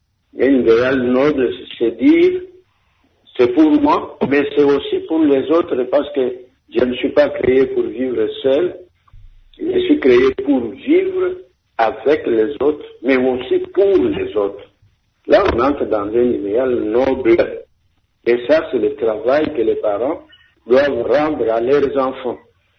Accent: Kasaï, DR Congo; Ici, chez nous, au Kassai, il y a des enfants qui vont dans les mines des diamants.

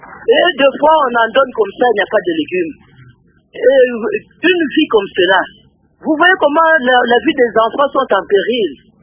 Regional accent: Kinshasa, DR Congo; je suis servante de Dieu, je suis visionnaire messagère, je suis ici en mission dans la ville de Kinshasa, dans mon pays.

